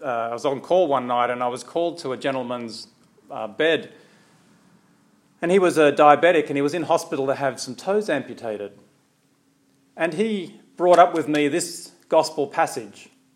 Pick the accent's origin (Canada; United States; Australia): Australia; I come from Australia, and when I was growing up in Australia, we were very much influenced by British humour.